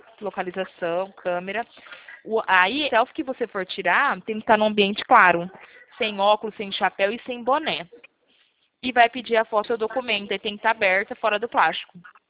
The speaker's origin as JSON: {"language": "Portuguese", "town": "Presidente Prudente", "region": "São Paulo", "country": "Brazil", "said": "Nós somos de Presidente Prudente."}